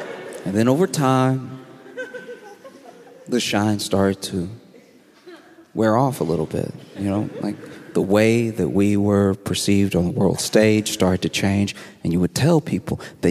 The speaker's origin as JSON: {"language": "English", "region": "Louisiana", "country": "United States", "tie": "born or raised there", "said": "I grew up in Louisiana, right?"}